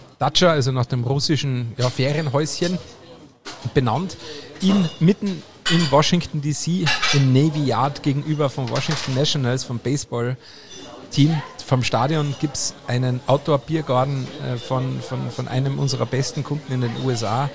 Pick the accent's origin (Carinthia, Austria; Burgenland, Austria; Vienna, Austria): Carinthia, Austria; Obervellach; Kärnten, mein Heimatort Oberfellach, der ja eine Partnergemeinde der Stadt Freising ist.